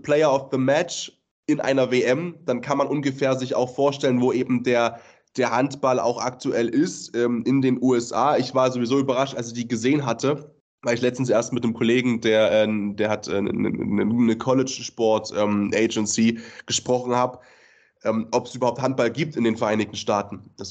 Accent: Leipzig, Saxony, Germany; als Leipziger

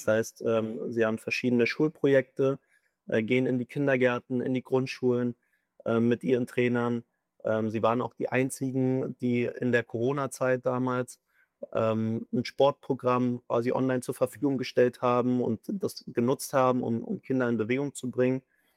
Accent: Berlin, Germany; Ja, ich komme aus Berlin

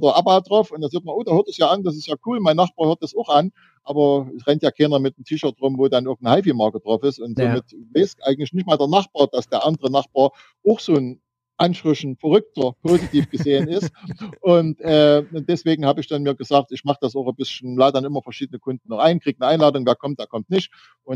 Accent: Meerane, Saxony, Germany; wenn jemand fragt, wo ich herkomme, also ich sitze in der Nähe von Chemnitz, Zwickau, direkt an der A4 und vielleicht kennen Sie Merane als Radfahrer

